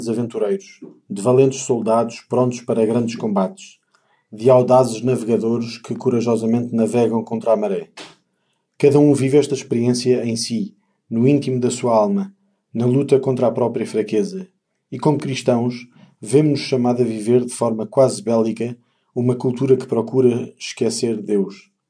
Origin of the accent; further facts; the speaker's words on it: Portugal; devemos lembrar-nos que somos portugueses